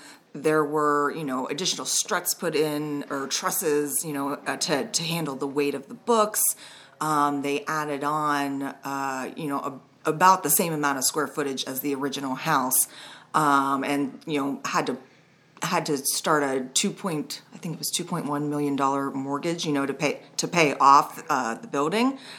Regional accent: Tyrone, Pennsylvania, United States; now in Milton, United States; I'm from Tyrone, which is in between State College and Altoona. And I moved here, it's been about 3 years.

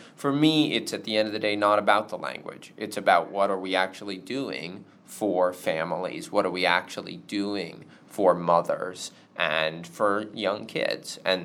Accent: Winfield, Pennsylvania, United States; also born or lived in Selinsgrove; I was born in Snyder County in Monroe Township off of Park Road, then moved into Sealands Grove and eventually up to Winfield. So I graduated from Lewisburg High School in 2019 and then Yale University in 2023.

